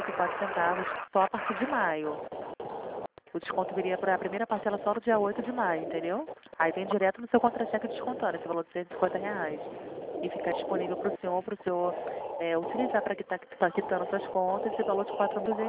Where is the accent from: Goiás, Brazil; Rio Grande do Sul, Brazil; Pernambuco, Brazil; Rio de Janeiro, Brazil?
Rio de Janeiro, Brazil; só que eu não sou de São Paulo não, tá? Eu sou do Rio de Janeiro